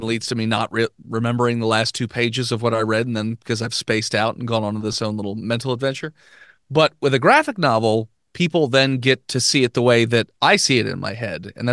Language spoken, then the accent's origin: English; Gettysburg, Pennsylvania, United States; So, I am from where I am currently residing, Gettysburg, Pennsylvania, the dead center south of Pennsylvania, you know, the Civil War town, all that jazz.